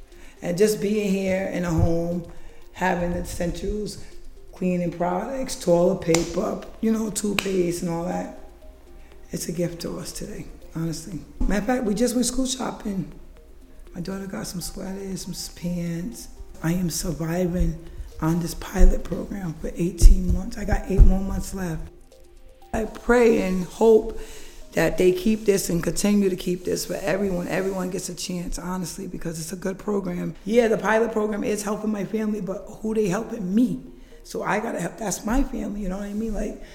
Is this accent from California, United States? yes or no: no; Providence, Rhode Island, United States; I'm from Providence, Rhode Island, and I'm a mother of four.